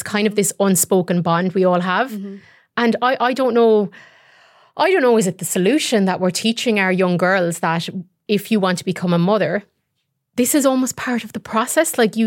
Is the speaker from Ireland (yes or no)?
yes; Ireland; our experience of growing up in Ireland and that sort of Catholic shame and how do you think that impacted us as we became mothers?